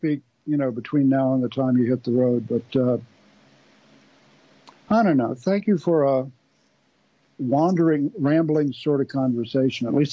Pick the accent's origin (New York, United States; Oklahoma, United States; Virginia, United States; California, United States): Virginia, United States; I mean, I'm old enough to remember the Byrd political dynasty in my home state of Virginia.